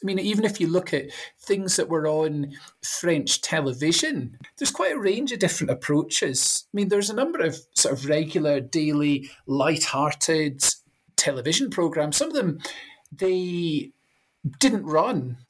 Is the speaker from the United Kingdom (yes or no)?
yes; Scotland, United Kingdom; I'm originally from Fife in the east coast of Scotland.